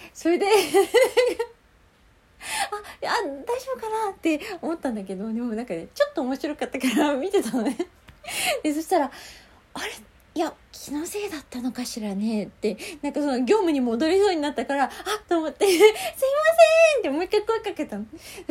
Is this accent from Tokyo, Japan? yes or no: yes; Tokyo, Japan; 東京生まれ東京育ちだからね